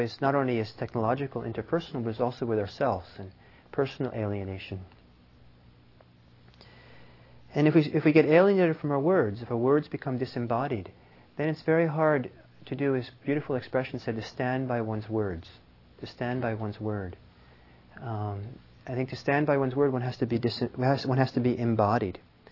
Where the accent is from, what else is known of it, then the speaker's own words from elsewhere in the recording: Norway; moved away; my hometown in Norway after being gone for many, many years. And it's a big city of some 200,000-300,000 people.